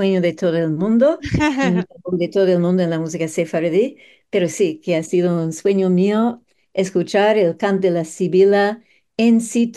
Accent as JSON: {"language": "Spanish", "country": "Canada", "said": "Pero aparte de eso, como etnomusicóloga canadiense, también siempre he tenido mucha relación con ellos."}